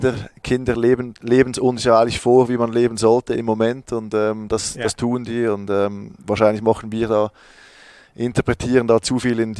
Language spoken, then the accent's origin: German; Lucerne, Switzerland; Also ich bin in der Stadt aufgewachsen in Luzern und wir wohnen jetzt ein bisschen außerhalb. Aber es ist in 10 Minuten bin ich da, wo ich aufgewachsen bin.